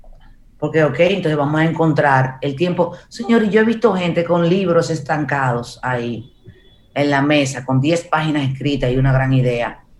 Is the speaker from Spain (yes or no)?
no; Distrito Nacional, Dominican Republic; yo crecí en Gaspe